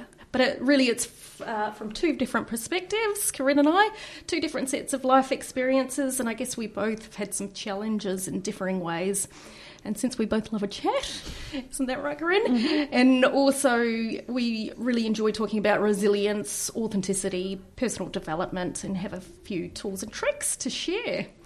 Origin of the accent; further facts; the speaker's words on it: Perth, Western Australia, Australia; also born or lived in Southeast Asia; now in Hawke's Bay, New Zealand; So I grew up in Perth, Australia, and after living in Southeast Asia for about 6 years, I moved to New Zealand and now have called this lovely part of the country, Hawke's Bay, home for the last 6 years.